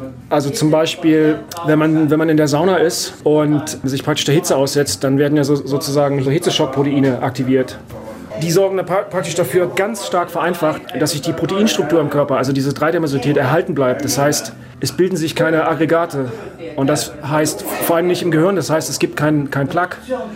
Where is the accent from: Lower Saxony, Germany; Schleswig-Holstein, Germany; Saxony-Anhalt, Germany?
Saxony-Anhalt, Germany; Wernigerode; also born or lived in Norway; now in Tampere, Finland; Ich komme ursprünglich aus dem Harz, aus Wernigerode. Aber ich habe sehr lange nicht mehr in Deutschland gelebt. Ich habe viele Jahre in Norwegen gelebt und bin dann nach Finnland gezogen. Ja, und jetzt bin ich hier in Tampere